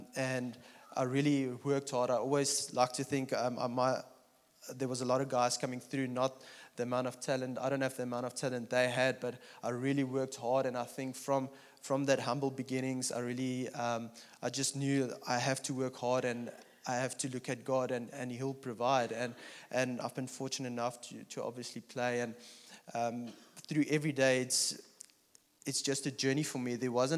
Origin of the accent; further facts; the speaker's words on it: Kempton Park, Gauteng, South Africa; It's not the greatest part of South Africa, not the richest part of South Africa. And so I grew up in Kempton Park and went in school in Boksburg.